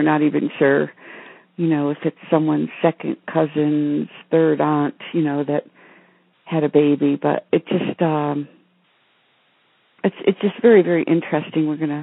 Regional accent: Massachusetts, United States; now in Vermont, United States; No, I'm from the Berkshires in Massachusetts, similar, mm-hmm. not too far away.

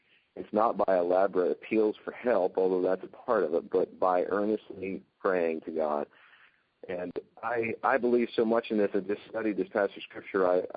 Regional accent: Kansas, United States; now in Canada; I grew up in Kansas. I've been in Canada now for 10 and a half years.

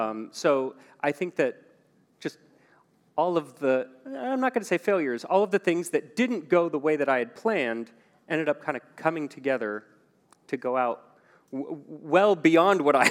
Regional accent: Arizona, United States; now in Boston, United States; Mexican, I mean, we eat Mexican food all the time growing up in Arizona. So... not very many Mexican food restaurants here in Boston, it turns out.

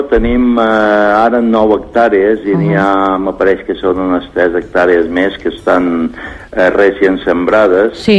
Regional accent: Ibiza, Balearic Islands, Spain; born there; jo també som nascut a Eivissa i som fill de pagesos, el que vol dir que també som pagès

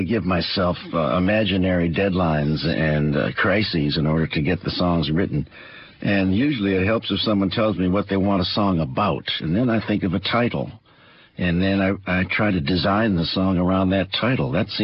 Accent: St. Paul, Minnesota, United States; You know, when I was a kid growing up in St. Paul, I was a baseball fan.

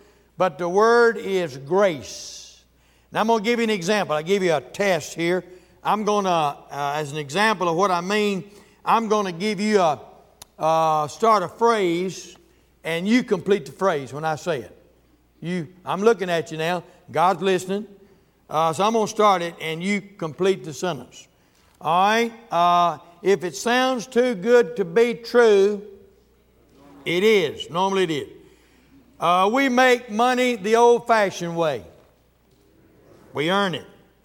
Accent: Mississippi, United States; this is the way I was raised down there in Mississippi.

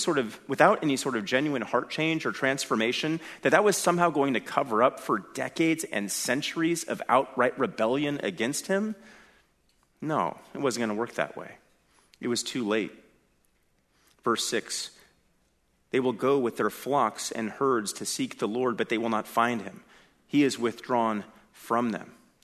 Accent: California, United States; You know, I come from California, and I always think about how the sins of that state always impact the other states.

